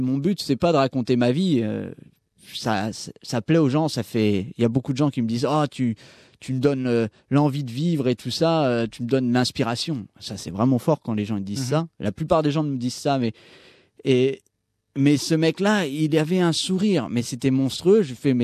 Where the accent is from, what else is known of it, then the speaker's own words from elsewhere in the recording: France; Je suis un Français, j'adore la France, ma culture, j'adore ma culture. Je suis français, il n'y a pas de problème, mais je ne peux pas vivre en France.